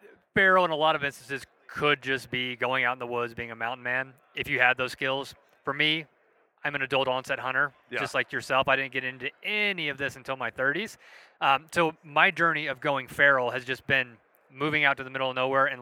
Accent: Southeast, United States; So I grew up in the Southeast. So I grew up around hunting

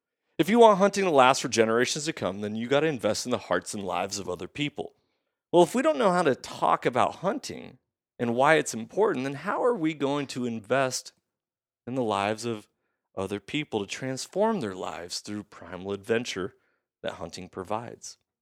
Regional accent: United States; Now, I am an American, so we go through the democratic process, we vote, we have initiatives, we have all this process.

